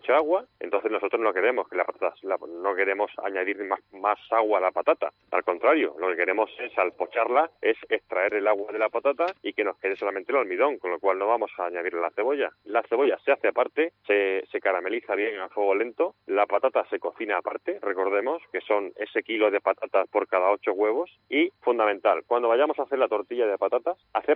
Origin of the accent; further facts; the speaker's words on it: Villanueva de la Serena, Extremadura, Spain; also born or lived in Galicia; soy de Villanueva de la Serena y ahí es donde se inventó la tortilla de patata. Esa es la primera razón. Y luego otra razón, que he vivido en Galicia durante algunos años